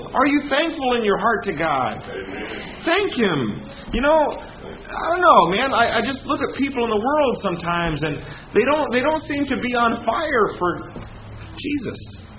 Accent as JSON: {"language": "English", "town": "Las Vegas", "region": "Nevada", "country": "United States", "tie": "born or raised there", "said": "Now, when I grew up in Vegas, we used to have a lot of scorpions."}